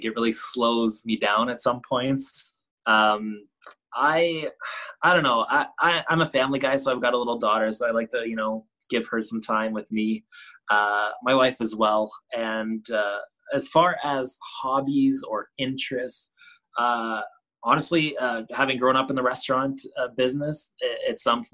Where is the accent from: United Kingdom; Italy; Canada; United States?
Canada; We're Canadian up here, very Canadian themed restaurant.